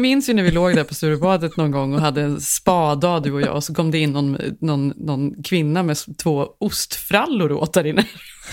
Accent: Sweden; i och med att jag är svensk

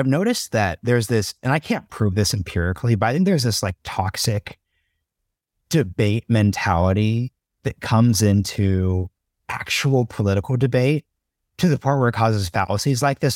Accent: Oregon, United States; Shadi, I have to fact check you. I am from Oregon.

